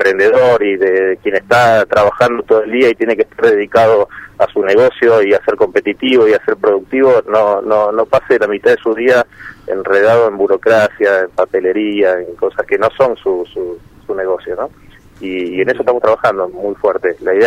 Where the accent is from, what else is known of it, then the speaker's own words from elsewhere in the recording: Rosario, Santa Fe, Argentina; now in Buenos Aires, Argentina; te cuento que soy rosarino